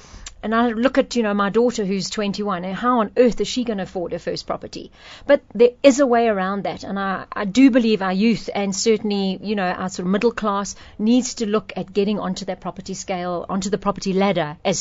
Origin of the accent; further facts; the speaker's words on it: Benoni, Gauteng, South Africa; so I'm proud to say I'm from Benoni.